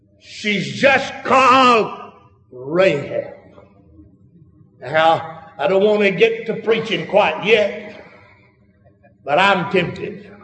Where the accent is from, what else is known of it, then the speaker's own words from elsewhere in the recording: Saluda, South Carolina, United States; I don't want you feeling sorry for me because I hail from Saluda of all places.